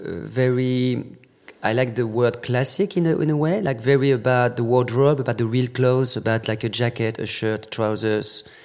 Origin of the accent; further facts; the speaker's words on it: Normandy, France; Born and raised in Normandy.